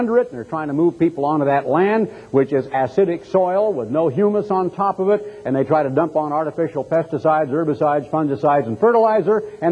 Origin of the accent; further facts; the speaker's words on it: Oregon, United States; I grew up in Oregon. There were 40 lumber mills in my hometown.